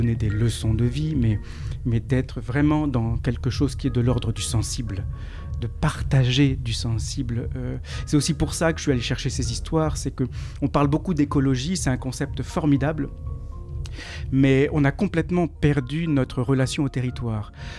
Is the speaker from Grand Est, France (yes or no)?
no; Argentan, Normandy, France; born there; je suis pas né loin, je suis né dans l'Orne, à Argentan